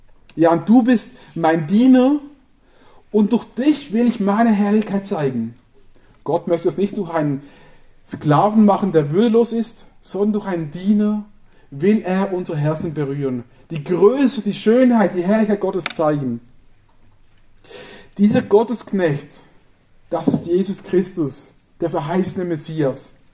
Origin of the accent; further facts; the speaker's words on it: Switzerland; ein eingeschriebener Brief aus meiner Heimat. Und vielleicht kennt ihr diese Unpack-Videos auf YouTube, wo man gemeinsam was auspackt. Also ich habe es noch nicht ausgepackt, ist noch zu. Aber ich vermute schon, was drin ist. Ich packe das mal mit euch aus. Das ist ein ganz offizielles Schreiben von der Schweizer